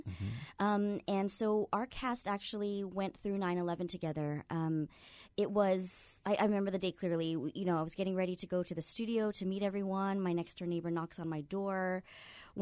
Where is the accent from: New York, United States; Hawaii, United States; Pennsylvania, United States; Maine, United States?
Hawaii, United States; Kaneohe; being a local girl, I grew up in Kaneohe. I just moved home about 4 years ago.